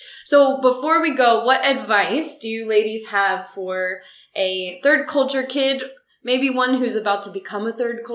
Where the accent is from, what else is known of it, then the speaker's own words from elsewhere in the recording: France; also born or lived in Senegal / Cameroon; for me, like, it's not that I'm only American because that's my passport country. At the same time, I grew up in France and Senegal and Cameroon.